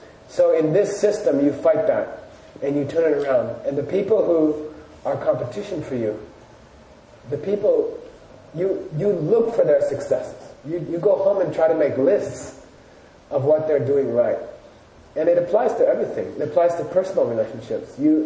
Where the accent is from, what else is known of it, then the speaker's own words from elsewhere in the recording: Arizona, United States; I said, I never saw a boiler in my life. I'm from Arizona.